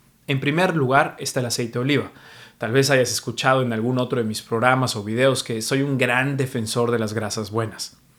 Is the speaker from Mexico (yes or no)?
yes; Mexico; now in New York, United States; Soy mexicano, pero vivo en Nueva York